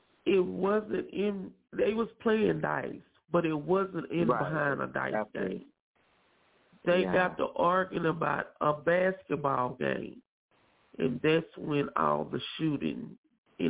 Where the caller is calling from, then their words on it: Paris, Texas, United States; Good morning. … from Paris, Texas.